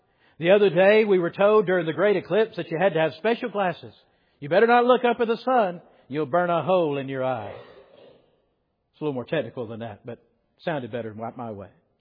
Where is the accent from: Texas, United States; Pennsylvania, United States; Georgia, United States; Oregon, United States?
Georgia, United States; Yorkville; Back where I grew up in Yorkville, Georgia, we used to call no doubt we were cheating and robbing from the Waltons. We used to call where we live Johnson Mountain.